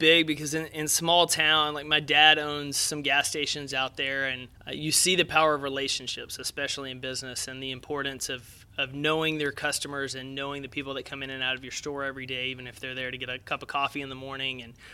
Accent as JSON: {"language": "English", "town": "Jacksonville", "region": "Texas", "country": "United States", "tie": "born or raised there", "said": "I grew up about 2 hours east of Dallas. It's a small town called Jacksonville. There's only about 13,000 people there."}